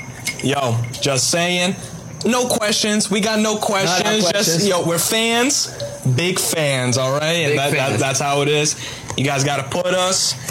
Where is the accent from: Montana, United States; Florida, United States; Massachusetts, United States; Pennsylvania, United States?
Florida, United States; Orlando; I'm from Orlando, all right? So there's two boys from Orlando playing in your league right now.